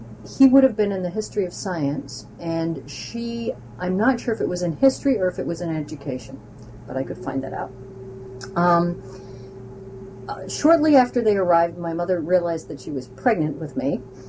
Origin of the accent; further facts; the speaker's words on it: Boston, Massachusetts, United States; born there; So I was born in Boston, Massachusetts, while my father was a graduate student in the history of science at Harvard.